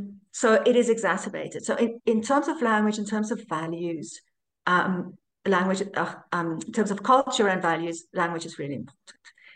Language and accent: English; South Africa; I'm proudly South African.